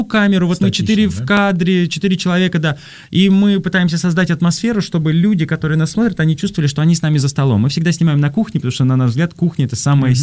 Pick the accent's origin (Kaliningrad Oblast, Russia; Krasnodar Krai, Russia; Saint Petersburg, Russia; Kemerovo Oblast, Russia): Kemerovo Oblast, Russia; Novokuznetsk; Юля родом из Новосибирска, и я рядышком из Новокузнецка.